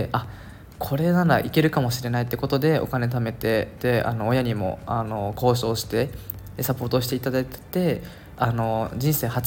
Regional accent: Okinawa, Japan; 大学生だったんですけど、6年前とかですかね、神奈川にいた時みんな優しいんですよ。僕沖縄から来たので、

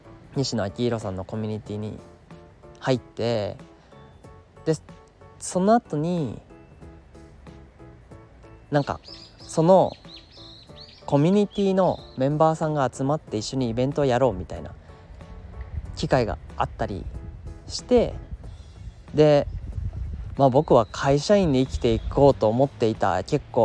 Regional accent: Nagano, Japan; 僕は長野県出身の28歳です。

